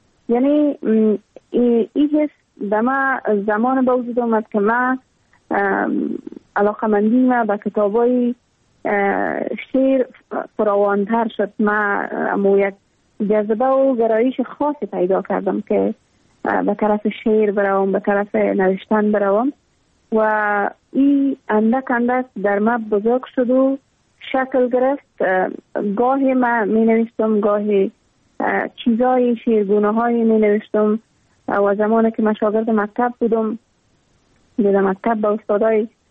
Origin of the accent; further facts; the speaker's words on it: Afghanistan; ما هم مثل میلیون ها دختر دیگه در دامن جنگ بزرگ شدم و در همون سیاترین سالایی که در تمام ولایت افغانستان در روزهای مکتب برای دخترها بسته بود.